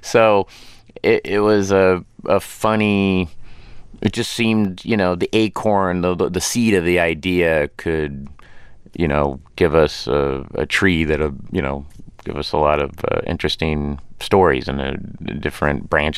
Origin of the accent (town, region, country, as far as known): Tulsa, Oklahoma, United States; born or raised there